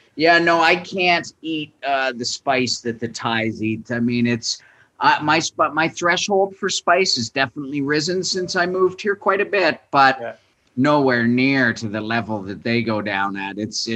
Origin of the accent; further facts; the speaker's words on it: Peterborough, Ontario, Canada; also born or lived in Toronto; now in Bangkok, Thailand; Yeah, I'm from Canada, a small town called Peterborough. I consider Toronto my hometown if I was picking a hometown. I'm in Bangkok here right now.